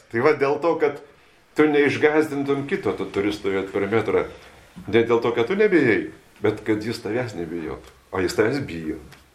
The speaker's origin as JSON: {"language": "Lithuanian", "town": "Utena", "region": "Utena County", "country": "Lithuania", "tie": "born or raised there", "said": "Aš kai augau, tai žmonės sveikindavosi Utenoj. Tas mažas miestas pažįsta daugumą."}